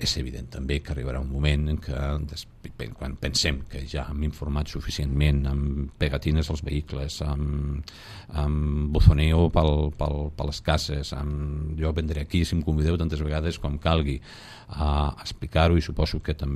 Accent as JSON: {"language": "Catalan", "town": "Cambrils", "region": "Catalonia", "country": "Spain", "tie": "born or raised there", "said": "jo sóc de Cambrils, sempre dic que sóc de Cambrils, no? He treballat en altres policies locals, però sempre el meu cor com a lloc on m'he criat i on encara tinc la mare i família és Cambrils"}